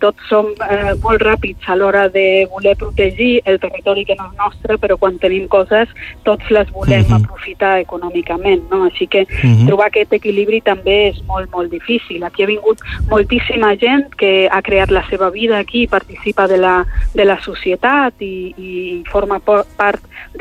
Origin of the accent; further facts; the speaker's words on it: Ibiza, Balearic Islands, Spain; also born or lived in Dortmund, Germany; vaig néixer allí a Dortmund, que era on vivia la meva abuela. Si no, hagués nascut també a Eivissa i bé, però bueno, com bé has dit, porto aquí tota la vida.